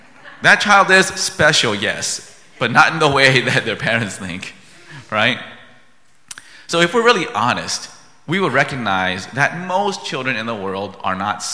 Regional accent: Minnesota, United States; but I was kind of being Minnesotan, just a bit more special than others

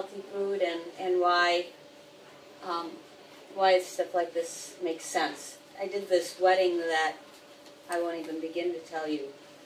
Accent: Minnesota, United States; I grew up in Minnesota, so you go for the deal, you go for what's on sale at the grocery store.

